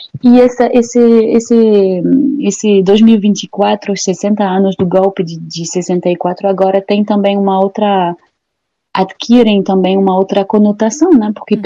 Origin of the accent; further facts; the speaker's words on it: France; Portuguese is a second language; now in Brazil; A minha tese eu fiz sendo francesa e morando no Brasil.